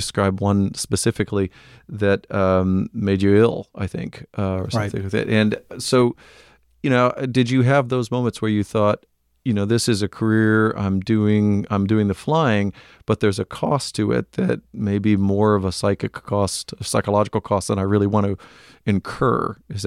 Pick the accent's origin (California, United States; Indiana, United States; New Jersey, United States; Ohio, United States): Ohio, United States; Toledo; there was also a time that you spent in my hometown of Toledo, Ohio.